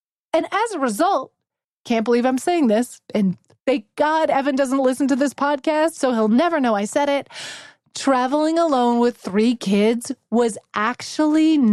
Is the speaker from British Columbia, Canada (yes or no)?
yes; Vancouver, British Columbia, Canada; coming to you live from my mom's closet in my hometown of Vancouver.